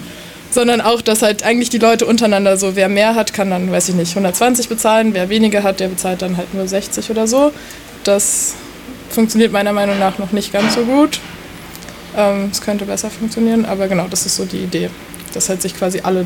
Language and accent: German; Berlin, Germany; aber ich bin halt in Berlin aufgewachsen